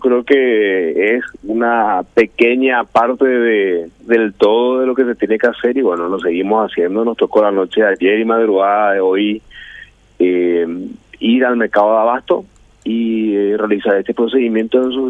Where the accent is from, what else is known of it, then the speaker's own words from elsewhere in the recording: Sajonia, Asunción, Paraguay; me tocó ver la misma cosa, que yo soy de Sajonia